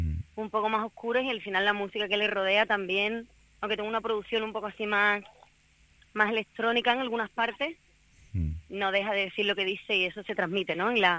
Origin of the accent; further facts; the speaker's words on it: Cádiz, Andalusia, Spain; now in Madrid, Spain; hay mucho sonido de la tierra, digamos, de mi tierra también, ¿no? Unos tanguillos, unas bulerías, hay mucho Cádiz en este disco, hay mucho mar, es un disco que es casi un homenaje al mar. Y como me acompaña, después de llevar ya 8 años viviendo aquí en Madrid